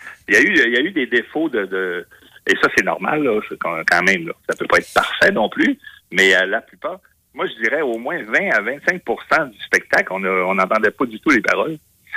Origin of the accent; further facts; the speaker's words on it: Quebec, Canada; puis je suis un Québécois à 100%.